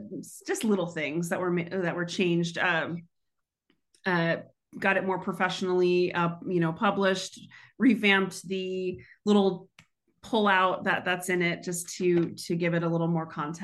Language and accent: English; Houston, Texas, United States; I grew up in Houston, Texas, and one of the places that was a zone for anyone who could make it there was a place called Numbers